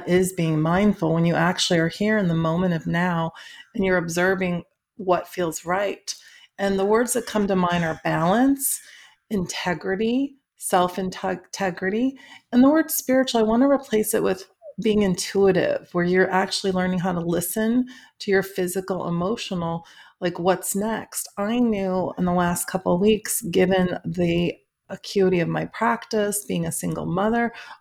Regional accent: Schaumburg, Illinois, United States; I grew up in Schaumburg.

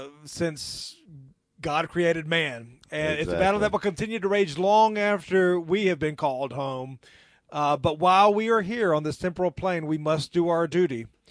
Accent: South Carolina, United States; from South Carolina.

